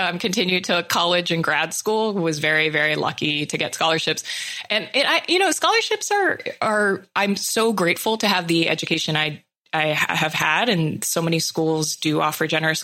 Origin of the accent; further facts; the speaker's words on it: Hawaii, United States; Growing up in Hawaii is inherently a lesson in the beauty of Hawaiian ideals. It is interesting to be born and raised in a place and know your whole life that you're actually a guest there.